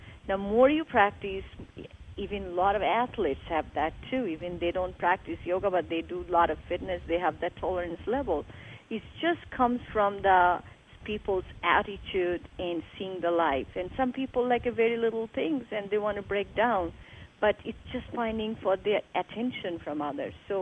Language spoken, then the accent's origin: English; India; In India, we grew up doing that. Even I remember that I grew up in India